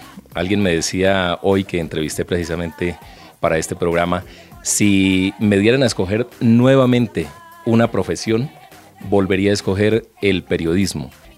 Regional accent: Popayán, Cauca, Colombia; born there; also born or lived in Cali / Puerto Tejada; aunque soy nacido en Popayán, en el departamento del Cauca, pues mis primeros pasos en esto de la comunicación, del periodismo, se hicieron entre Cali y Puerto Tejada, donde viví mucho tiempo.

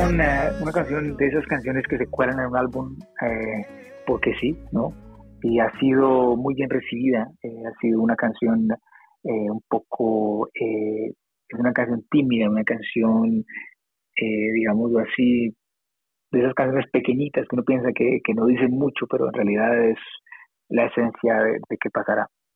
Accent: Colombia; now in Canada; hace más o menos 20 años salí de Colombia, empujado un poco, bueno, por esa violencia, bueno, las circunstancias que teníamos en esa época

